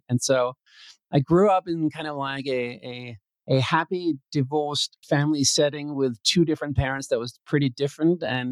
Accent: Copenhagen, Capital Region of Denmark, Denmark; English is a second language; I grew up in Copenhagen, and about the age 8, my parents separated.

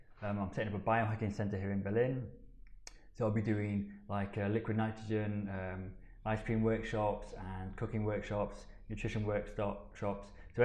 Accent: Sheffield, Yorkshire and the Humber, United Kingdom; I grew up in Yorkshire

